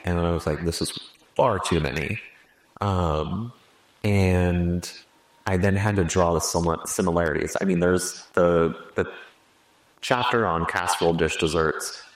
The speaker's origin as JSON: {"language": "English", "region": "California", "country": "United States", "tie": "born or raised there", "said": "that comes from the fact that where I grew up in California, have you ever seen the movie Aaron Brockovich with Julia Roberts?"}